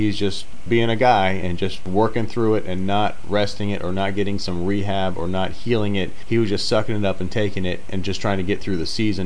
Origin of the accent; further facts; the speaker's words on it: Fort Lauderdale, Florida, United States; I'm from Fort Lauderdale, and of course, growing up, you know, I was a big Dolphins fan